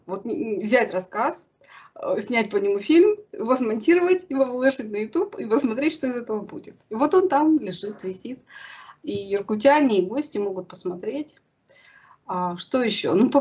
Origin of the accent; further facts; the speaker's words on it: Krasnodar Krai, Russia; Я родилась в Советском Союзе, в Краснодарском крае, на Кубани. Там же детство прошло.